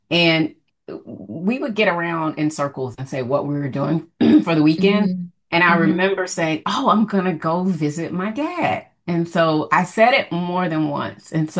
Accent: Atlanta, Georgia, United States; growing up in Atlanta, Georgia in the 70s.

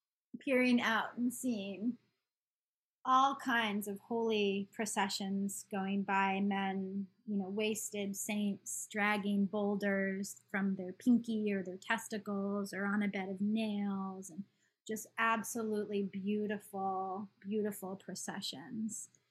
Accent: Rhode Island, United States; also born or lived in New England; I grew up in Rhode Island, mostly Rhode Island and the Providence Plantations

